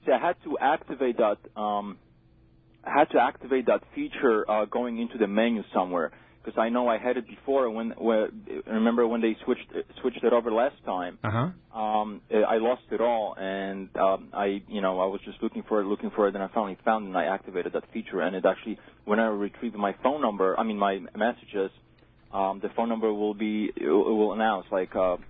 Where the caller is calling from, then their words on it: Union, New Jersey, United States; Union, New Jersey.